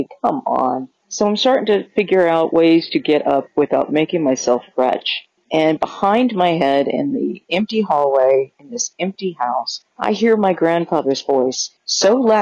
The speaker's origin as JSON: {"language": "English", "region": "Kansas", "country": "United States", "said": "I'm from Kansas."}